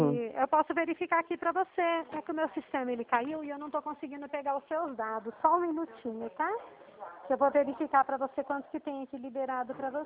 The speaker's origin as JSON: {"language": "Portuguese", "town": "Dracena", "region": "São Paulo", "country": "Brazil", "said": "Eu sou de Dracena"}